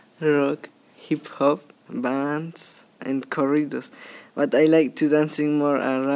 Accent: Guatemala; now in United States; I'm from Guatemala, but I was born Mexican, but according to my mom, when she was born, so had to go with me in Guatemala, and my residence is in Guatemala.

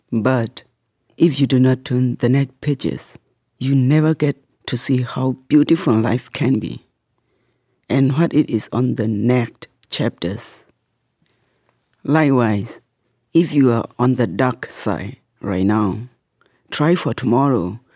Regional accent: Myanmar; English is a second language; I'm from Burma.

